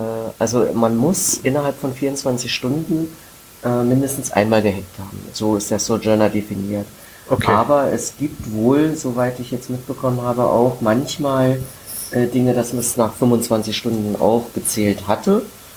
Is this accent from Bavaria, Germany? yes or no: no; Saxony-Anhalt, Germany; now in Berlin, Germany; Also ich komme ja ganz ursprünglich aus der Wische, das ist praktisch bei Osterburg oder Wittenberge, Havelberg die Ecke.